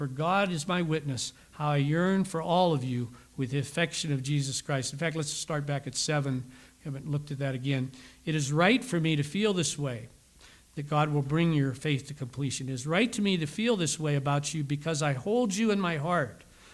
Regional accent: Pennsylvania, United States; I think sometimes of the church I grew up in back in Pennsylvania as a young boy, and I spent 21 years in that one church and with my parents and my brothers.

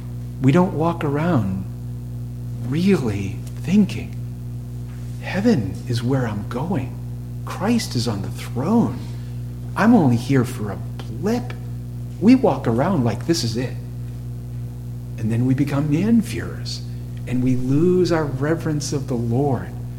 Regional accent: New England, United States; Even though I'm from New England

